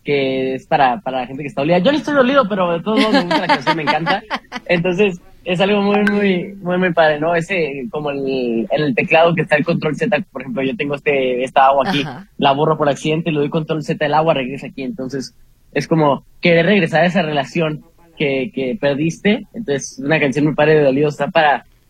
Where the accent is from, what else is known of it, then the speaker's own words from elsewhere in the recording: Ensenada, Baja California, Mexico; yo soy de Ensenada, Baja California